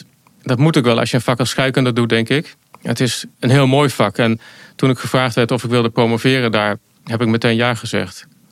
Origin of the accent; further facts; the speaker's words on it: Netherlands; Je groeit op, in Nederland. Maar met één been of een stuk van een been in Italië. Een hele grote familie daar.